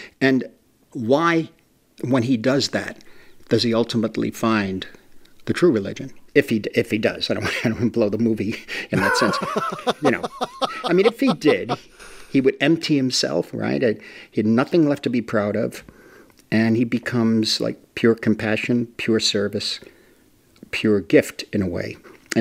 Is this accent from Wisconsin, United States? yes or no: no; New York City, New York, United States; Part of it, too, happens to be when I grew up in the Lower East Side, it was on third floor front tenement apartment.